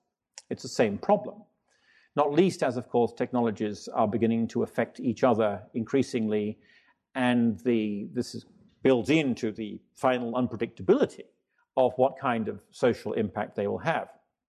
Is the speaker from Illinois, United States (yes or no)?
yes; Chicago, Illinois, United States; accent: Chicago; also born or lived in United Kingdom; As you adjust, I'm from Chicago, as you can tell. As you adjust to my Chicago accent, I will tell you a story. We moved here from the UK almost 20 years ago now.